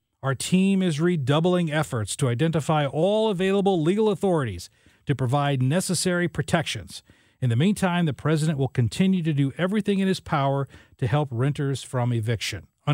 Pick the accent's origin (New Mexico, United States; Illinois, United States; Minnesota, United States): Illinois, United States; And I know I grew up in Southern Illinois, and there was a boat manufacturing company about 10 miles